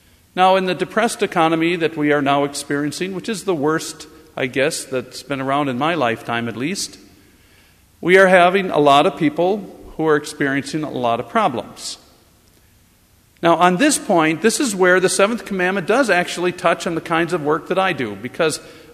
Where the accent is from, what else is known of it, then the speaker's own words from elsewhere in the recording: Wisconsin, United States; I hated coming here because I grew up in Wisconsin, and they were making me come to Minnesota